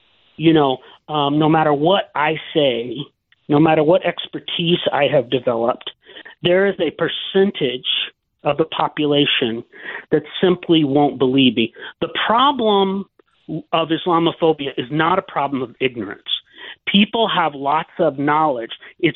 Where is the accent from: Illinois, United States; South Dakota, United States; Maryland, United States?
Illinois, United States; They're people without bachelor's degrees, where I grew up in Southern Illinois and across the Midwest.